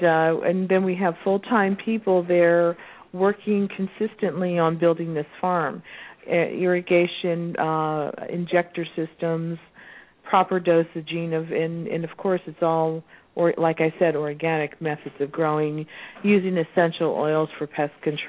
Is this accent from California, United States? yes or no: yes; California, United States; born there; I was born in California, but Southwest Florida is really where I learned how